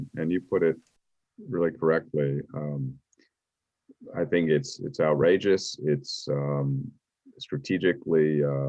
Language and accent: English; United States; Now, me as an American, I say, well, that's for them